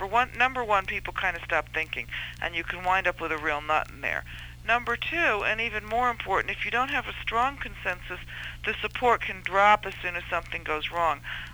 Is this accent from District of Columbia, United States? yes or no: yes; Washington, District of Columbia, United States; now in Atlanta, United States; I'm originally from D.C., but I live in Atlanta now.